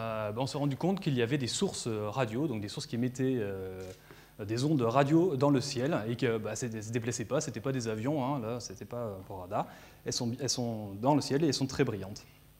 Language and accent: French; Belgium; Donc, vu que je suis belge moi-même, je vais aussi dire quasar.